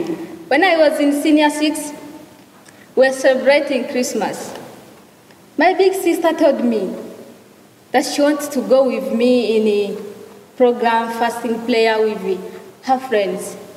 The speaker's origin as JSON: {"language": "English", "town": "Bujumbura", "region": "Bujumbura Mairie", "country": "Burundi", "second_language": "English", "said": "from Burundi, Bujumbura."}